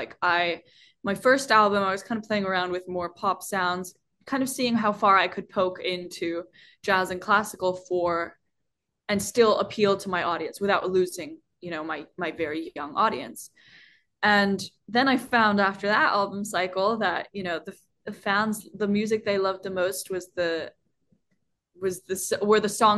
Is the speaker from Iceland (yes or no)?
yes; Iceland; I'm half Chinese and growing up in Iceland is it's a very homogenous country.